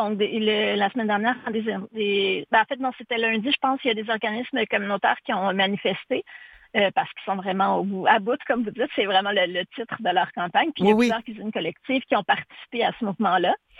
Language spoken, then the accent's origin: French; Quebec, Canada; Puis, parce qu'on vient de l'Abitibi, puis les bleuets de l'Abitibi